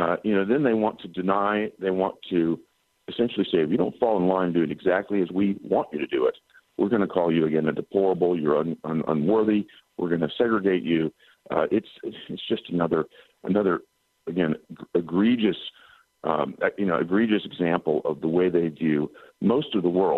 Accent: Tennessee, United States; particularly people from my home state of Tennessee.

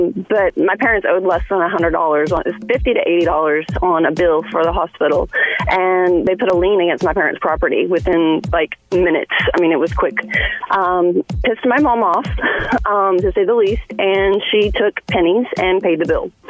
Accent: Shakota, Oklahoma, United States; I grew up in Shakota, Oklahoma, and I was in a car accident and was taken to the hospital.

